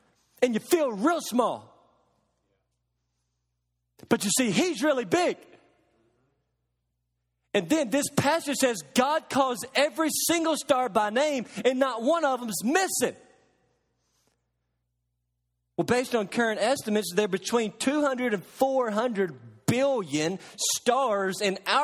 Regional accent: Kentucky, United States; I grew up around Lake Barkley in western Kentucky, one of the largest man-made lakes in the country, Kentucky Lake.

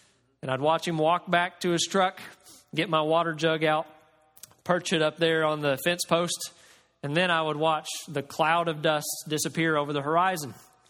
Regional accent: Oklahoma, United States; Last week, Jessica and I were visiting my hometown back in Oklahoma.

